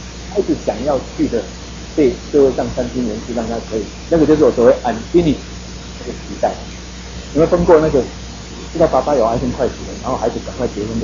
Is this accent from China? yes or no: no; Taiwan; 但是我们知道说有时候我们台湾人会这样